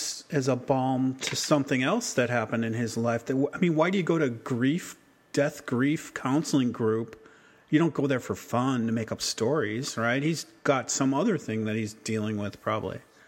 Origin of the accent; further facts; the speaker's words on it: Chicago, Illinois, United States; And I remember that game, Michelle. I'm from Chicago.